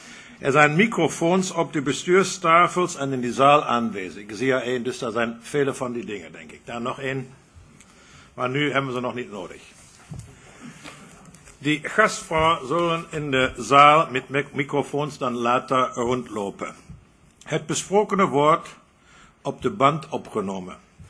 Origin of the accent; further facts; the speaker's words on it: Germany; Dutch is a second language; Ik zal die vergadering proberen te leiden in het Nederlands. Ik ben Duitser, dat is klaar.